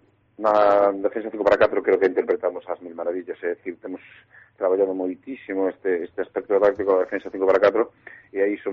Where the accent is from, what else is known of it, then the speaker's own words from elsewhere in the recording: Burela, Galicia, Spain; Non teño máis que palabras de agradecemento, son de Burela, e sei o que significa isto.